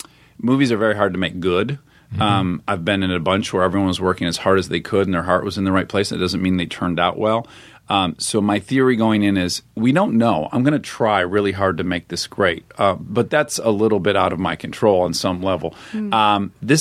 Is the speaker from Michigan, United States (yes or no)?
yes; Detroit, Michigan, United States; Yes. I'm from Detroit. Both parents worked in the automotive industry.